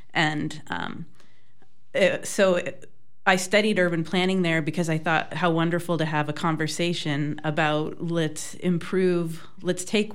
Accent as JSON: {"language": "English", "town": "Los Angeles", "region": "California", "country": "United States", "tie": "born or raised there", "also_born_or_lived": "Portland, United States", "said": "I grew up in Los Angeles, which is famous for sprawl. And then I moved to Portland, Oregon area for college."}